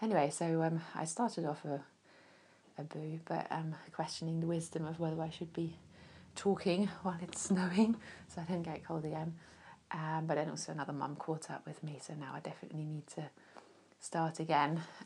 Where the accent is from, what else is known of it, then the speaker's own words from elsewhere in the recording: Germany; I grew up in East Germany